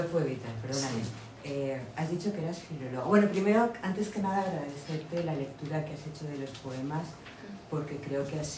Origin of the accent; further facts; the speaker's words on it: Valencian Community, Spain; yo soy valenciana